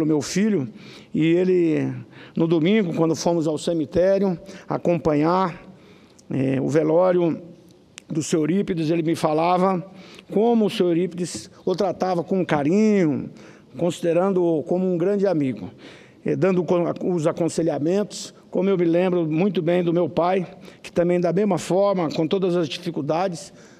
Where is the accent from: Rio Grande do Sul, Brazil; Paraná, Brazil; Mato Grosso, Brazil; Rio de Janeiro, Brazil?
Mato Grosso, Brazil; Rondonópolis; Ao lado da minha cidade natal, Rondonópolis, existe um município bem próximo